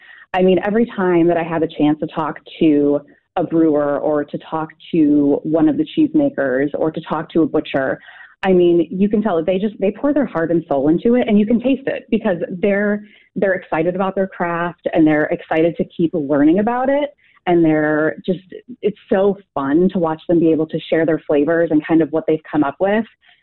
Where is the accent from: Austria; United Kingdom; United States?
United States; Twin Lakes, Wisconsin; I grew up in Twin Lakes, Wisconsin, so way down in the southeastern corner of the state.